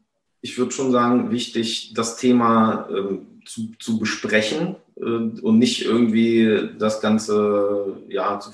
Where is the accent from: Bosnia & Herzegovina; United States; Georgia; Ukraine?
Ukraine; Kyiv; now in Germany; Kiew wird bombardiert. Und das war für mich erstmal ein Schock, weil es auch meine Heimatstadt ist